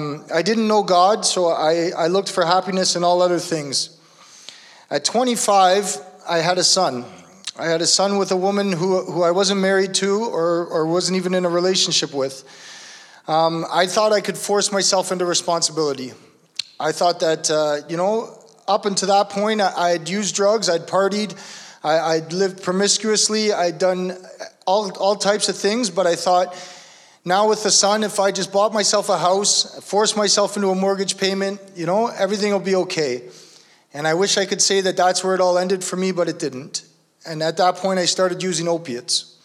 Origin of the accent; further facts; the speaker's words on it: Oshawa, Ontario, Canada; I'm from Oshawa, so we had to go through Toronto.